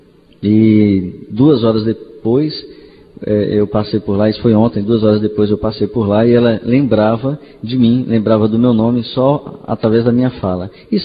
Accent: Brasília, Federal District, Brazil; also born or lived in Juazeiro / Petrolina / Aracaju / Salvador; sou natural de Brasília. De Brasília eu fui para Juazeiro da Bahia, Petrolina, Pernambuco. E meus pais foram para Aracaju, Sergipe. Em Aracaju eu me graduei em comunicação, habilitação em relações públicas.

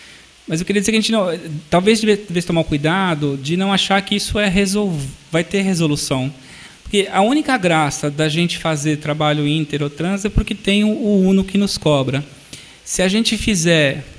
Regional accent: Brazil; Você tem uma identidade civil, eu sou brasileiro, mas eu sou corintiano

